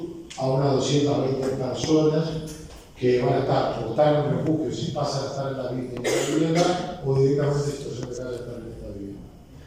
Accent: Uruguay; como uruguayo

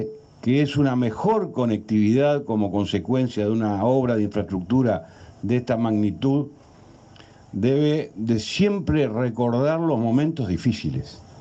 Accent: Uruguay; como un uruguayo más

